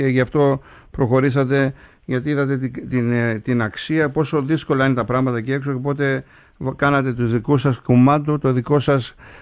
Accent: Kasos, South Aegean, Greece; στο νησί μου φεύγανε από την Κάσου και πηγαίνανε στην Κάρπαθο για το γυμνάσιο

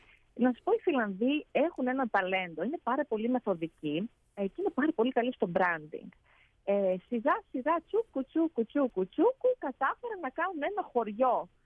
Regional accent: Kozani, Western Macedonia, Greece; είμαι από την Κοζάνη, η καταγωγή μου είμαι μισή Κοζανίτσα, μισή Ρεβενιώτισσα, από τη Βόρεια Ελλάδα.

